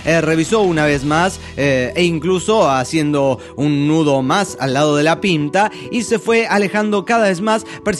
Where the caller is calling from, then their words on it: Santa Fe, Argentina; de Santa Fe, de Argentina.